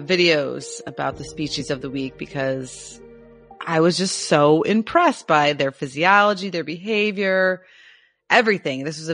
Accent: United States; I'm a Cancer, and I grew up on Lake Michigan, which for a lot of people that aren't familiar think that, oh, it's a lake, but it's really a great lake.

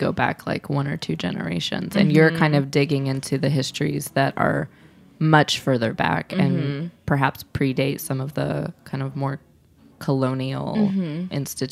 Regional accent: Midwest, United States; I felt this way as a Midwesterner. I mean, I'm white, but like I grew up eating a lot of meat and potatoes

